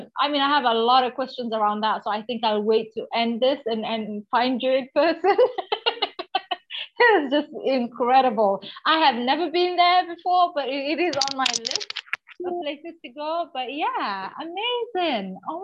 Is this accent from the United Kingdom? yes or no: no; Kenya; but I was born in Kenya, grew up in Kenya, East Africa, and I am Kenyan.